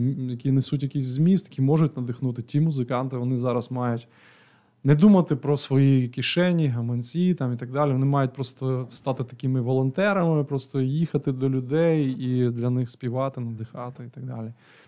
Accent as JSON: {"language": "Ukrainian", "town": "Ivano-Frankivsk", "region": "Ivano-Frankivsk Oblast", "country": "Ukraine", "tie": "born or raised there", "said": "А я народився в Франківську. Татко переїхав з Чернівців, одружився, переїхав у Франківськ, і я вже виріс в місті Івано-Франківську."}